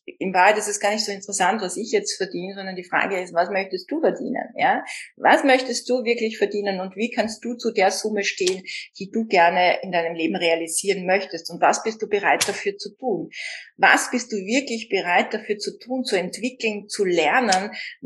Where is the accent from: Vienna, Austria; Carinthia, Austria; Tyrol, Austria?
Vienna, Austria; Und bei uns in Österreich schon gar nicht. Und in Wien.